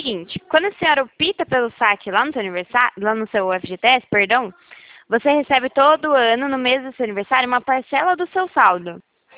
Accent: São Paulo, Brazil; Eu sou de São Paulo

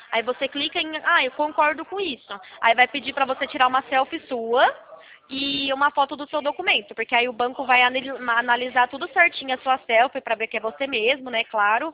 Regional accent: São Paulo, Brazil; Eu sou aqui da região de Campinas

